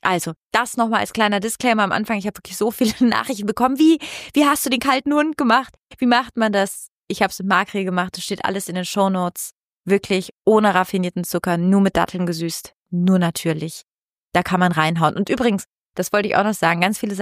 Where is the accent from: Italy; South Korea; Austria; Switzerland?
Italy; German is a second language; ich komme aus Italien